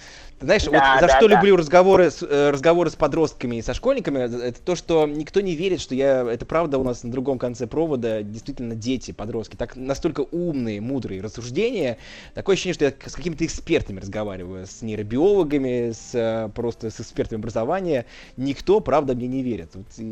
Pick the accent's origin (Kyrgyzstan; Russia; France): Russia; Saint Petersburg; из Санкт-Петербурга, твоего родного города и моего родного города.